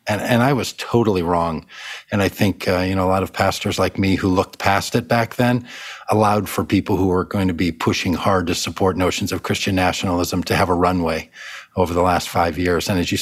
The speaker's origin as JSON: {"language": "English", "country": "United States", "said": "deeply, deeply troubling notion to my sensibility as an evangelical and a pastor, but also just as an American."}